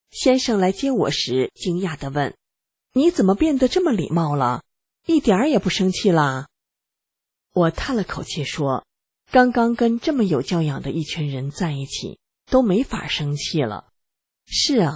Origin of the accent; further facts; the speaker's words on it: China; 我来自中国大陆，在接触西方主流社会之前，一直没有意识到自身的党文化